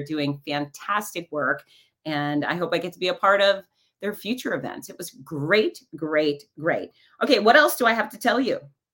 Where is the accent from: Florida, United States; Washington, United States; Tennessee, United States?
Florida, United States; Gainesville; I said, I am … from Gainesville, Florida, and I love making happy noise.